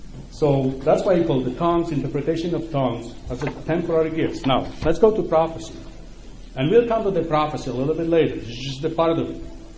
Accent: Poland; first language Ukrainian; English is a second language; My first language at home was Ukrainian. I lived in Poland when my first language was Ukrainian. Then when I went to school, actually I lived in Poland. I learned Polish in school.

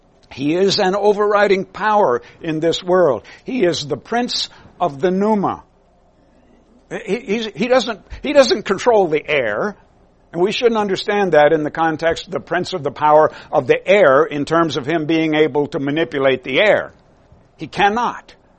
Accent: Alabama, United States; also born or lived in Ohio; Well, I come from Alabama where they make good white lightning. Although I've lived most of my life in Ohio.

